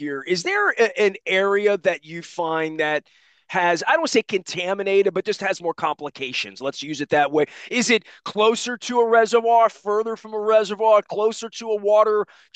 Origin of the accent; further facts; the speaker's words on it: Dundalk, United States; I grew up in Dundalk.